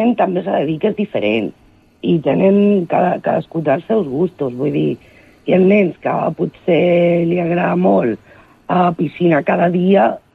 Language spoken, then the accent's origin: Catalan; Andalusia, Spain; anar a veure tota la meva família, perquè jo soc d'Andalusia